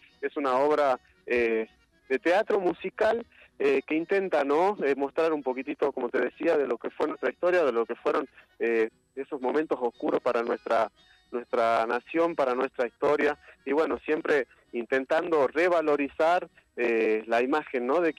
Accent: Argentina; con todo lo que nos define como argentinos, con nuestro hermoso ADN, ¿no?

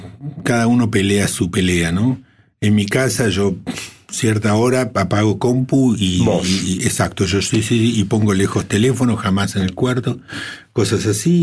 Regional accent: Santa Fe, Argentina; yo lo voy a decir como santafesino

